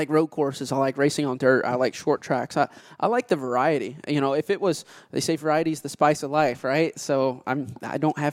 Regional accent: Kentucky, United States; Man, I don't read, man. I'm from Kentucky.

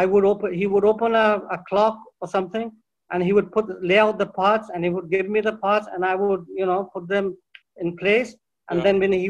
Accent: London, United Kingdom; born there; And I was born in London, in Hammersmith.

